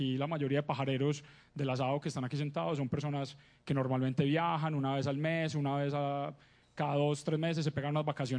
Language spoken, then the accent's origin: Spanish; Colombia; Yo creo que sufrimos un poquito como buenos colombianos de ensillar las bestias sin tenerlas